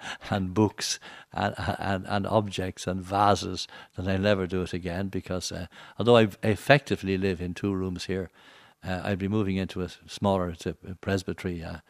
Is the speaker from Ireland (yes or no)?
yes; Dublin, Leinster, Ireland; born there; I was born in Dublin. I was probably conceived in Derry, because I have a Northern Ireland wartime identity card issued a week after I was born, with a residence in Northern Ireland.